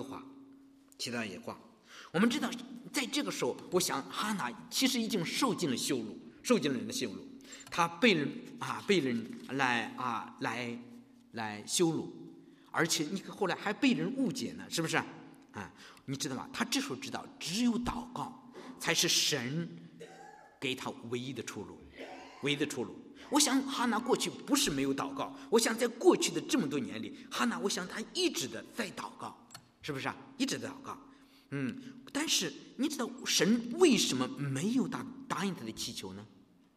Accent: China; 我中国人，大陆的人可能说

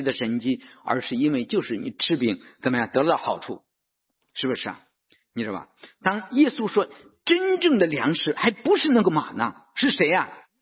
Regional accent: China; 所以我们中国人那以前的时候见了面就一句话

